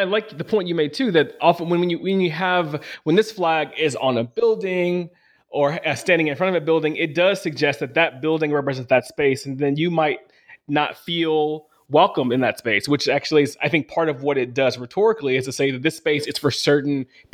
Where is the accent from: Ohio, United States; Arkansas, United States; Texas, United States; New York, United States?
Arkansas, United States; growing up in Arkansas and seeing Confederate flags pretty regularly, especially on people's cars